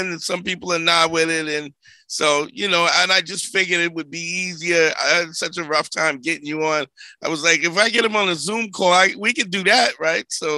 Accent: Brooklyn, New York, United States; I mean, I grew up in Brooklyn in the 80s.

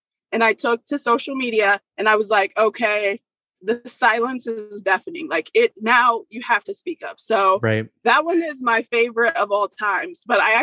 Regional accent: Akron, Ohio, United States; We're both from Akron. We originated from Akron.

